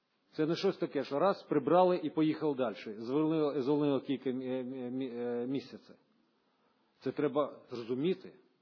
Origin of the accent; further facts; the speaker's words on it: Odesa, Odesa Oblast, Ukraine; born there; тому що я народився в Одесі.